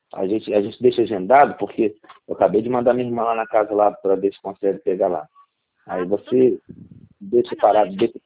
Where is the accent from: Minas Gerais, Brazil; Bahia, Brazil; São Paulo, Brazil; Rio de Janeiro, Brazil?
Rio de Janeiro, Brazil; Volta Redonda; born there; Nasci em Volta Redonda.